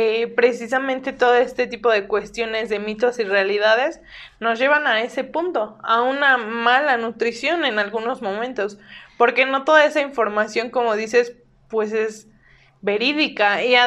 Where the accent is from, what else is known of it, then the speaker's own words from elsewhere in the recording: Mexico; Como todo mexicano bien hecho, dejamos las cosas al último, ¿no?